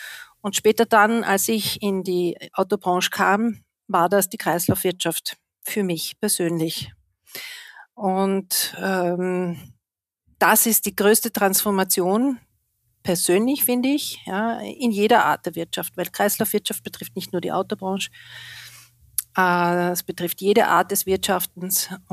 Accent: Vienna, Austria; born there; ich bin vor 54 Jahren in Wien geboren. Und meine Familie ist aus Italien ausgewandert und das heißt, ich habe einen Migrationshintergrund und ich liebe mein Wien und ich liebe auch mein Italien.

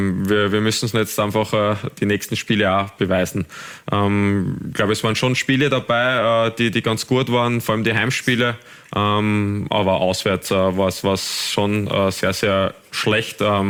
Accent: Carinthia, Austria; Bei uns in Kärnten ist das leider halt nicht möglich

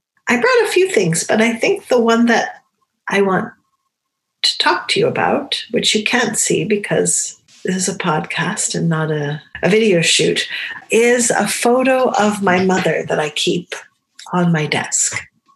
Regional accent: New England, United States; I grew up in New England, not so far from the ocean. And that's also a really big touchstone from my childhood

